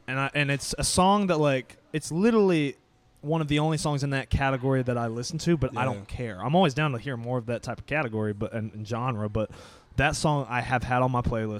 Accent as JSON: {"language": "English", "town": "Raleigh", "region": "North Carolina", "country": "United States", "said": "So I'm from Raleigh."}